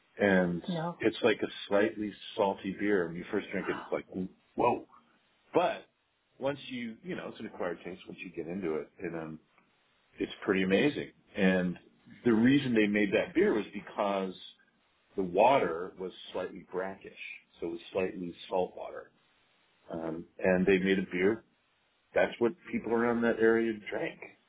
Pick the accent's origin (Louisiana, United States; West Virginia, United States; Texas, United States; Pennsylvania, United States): Pennsylvania, United States; Philadelphia; You can be in Erie, Pennsylvania, or my hometown of Philadelphia.